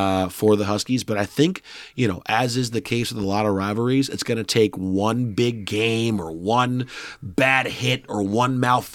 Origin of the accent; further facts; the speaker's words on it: Ann Arbor, Michigan, United States; I grew up in Michigan. I actually went to high school in Ann Arbor across the street from the stadium.